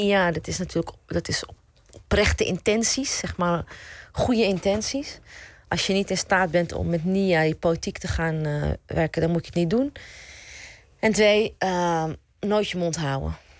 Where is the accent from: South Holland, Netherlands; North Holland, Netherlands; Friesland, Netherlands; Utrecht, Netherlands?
North Holland, Netherlands; Amsterdam; Geboren in Amsterdam-Oost, opgegroeid in Amsterdam-Zuid.